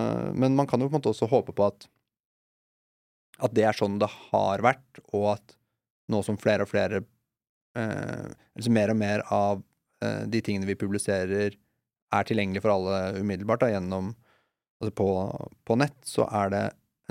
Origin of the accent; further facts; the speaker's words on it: Moss, Østfold, Norway; når jeg vokste opp i Moss, så var det var aldri mangel på kultur